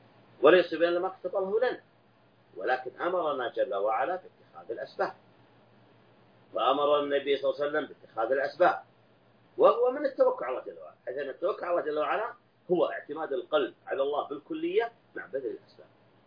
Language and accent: Arabic; Saudi Arabia; عندنا في المملكة العربية السعودية